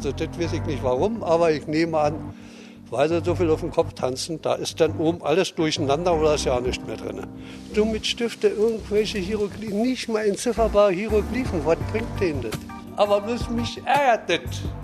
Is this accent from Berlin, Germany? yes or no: yes; Berlin, Germany; Ich bin original Berliner, würde ich sagen. Vorher habe ich gesagt, ich bin Spandauer, aber ich bin keiner, ich bin Berliner.